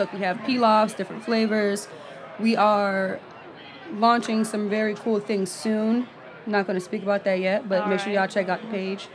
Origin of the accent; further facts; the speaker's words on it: Charleston, South Carolina, United States; I'm from Charleston, so we talk to anybody pretty much.